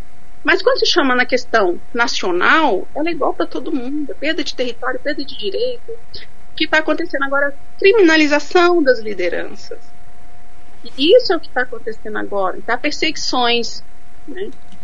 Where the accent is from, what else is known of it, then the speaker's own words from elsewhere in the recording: Amazon, Brazil; now in Paraná, Brazil; Eu sou tucano, sou da Amazônia, né? Sou casado com Tairangue, moro no Paraná.